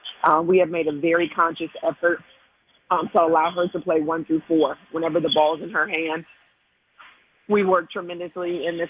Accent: Milwaukee, Wisconsin, United States; we've got a very active chapter in Milwaukee, my hometown, and that's 50 miles up the road.

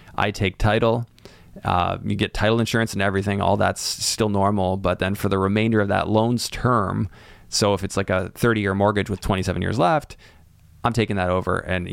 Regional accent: Canada; And the opportunity, like as a Canadian, to get like qualifications to get into those mortgages is like way hard.

